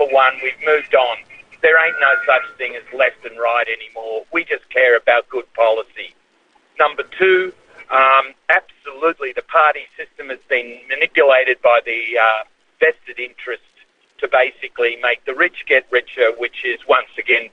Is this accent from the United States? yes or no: no; Queensland, Australia; also born or lived in Western Australia; I'm from Western Australia, grew up in Queensland.